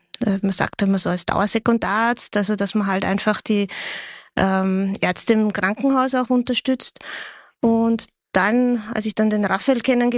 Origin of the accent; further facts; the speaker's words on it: Vienna, Austria; Ich komme ursprünglich aus Wien, bin also eine Wienerin eigentlich, habe aber oft und viel eigentlich in Niederösterreich gearbeitet und auch gewohnt schon.